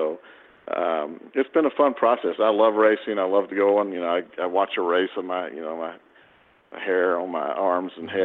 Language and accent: English; Georgia, United States; I'm a southern boy. I grew up in Georgia, so I'm used to the hot weather